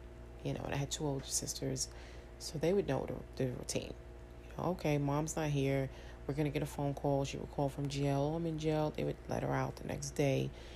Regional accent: New York, United States; So I grew up in Harlem. I grew up in Harlem, and from about, I was born in 85. So I was born into the crack epidemic.

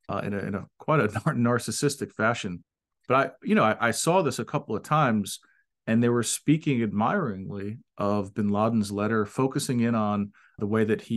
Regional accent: United States; As an American, I was horrified.

